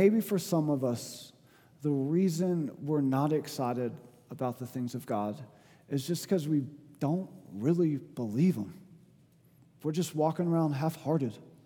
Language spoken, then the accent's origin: English; Bible Belt, United States; I'm from the Bible Belt, and I walked in, and I was like, man, this is kind of weird and different.